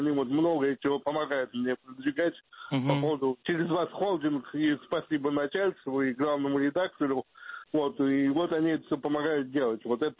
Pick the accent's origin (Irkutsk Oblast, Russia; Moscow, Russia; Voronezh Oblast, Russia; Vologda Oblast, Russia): Moscow, Russia; born there; В Москве, я могу себя москвичом, не коренным, конечно, назвать, но москвичом, просто я родился в Москве.